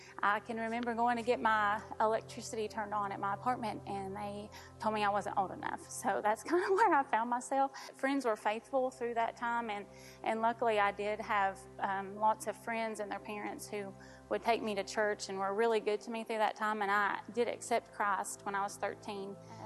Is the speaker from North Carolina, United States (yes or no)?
yes; North Carolina, United States; also born or lived in California; I was born in California, and when I was about 3 years old, my mom and dad got divorced, and my mom moved her and I from California across the United States all the way to North Carolina.